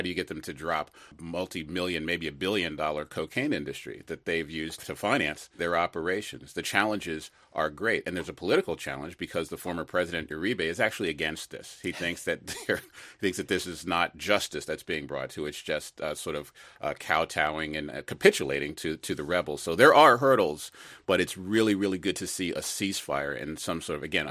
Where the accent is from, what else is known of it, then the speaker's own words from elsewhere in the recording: United States; But, you know, as an American, I know something about the difficulties of healing the wounds of a civil war.